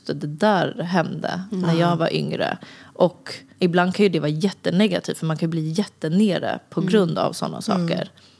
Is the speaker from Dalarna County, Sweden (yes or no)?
no; Vårberg, Stockholm County, Sweden; jag är uppvuxen i Vårberg egentligen.